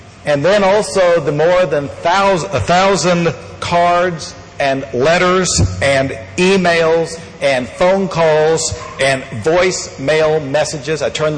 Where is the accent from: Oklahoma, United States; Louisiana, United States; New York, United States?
Oklahoma, United States; Ponca City; from people I grew up with in Ponca City, or who I went to school with in the University of Oklahoma.